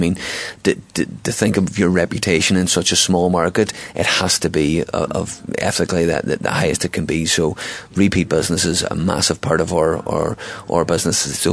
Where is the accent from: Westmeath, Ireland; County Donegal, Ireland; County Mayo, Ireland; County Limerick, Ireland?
County Donegal, Ireland; Inch; now in Derry, United Kingdom; I'm from Inch, obviously.